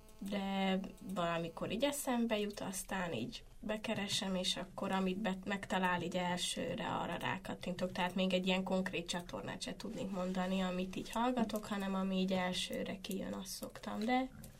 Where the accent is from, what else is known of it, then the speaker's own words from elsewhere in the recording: Zakarpattia Oblast, Ukraine; mert én meg ugye kárpátaljai vagyok, aztán ugye beszélek ukránul, oroszul